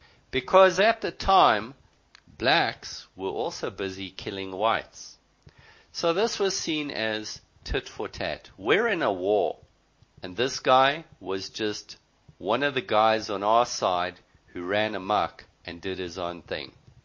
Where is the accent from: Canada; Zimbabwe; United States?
Zimbabwe; I am a Rhodesian. I was born in Rhodesia. I am a white male living in Africa. My family went to Rhodesia in 1947. They were Boers from South Africa.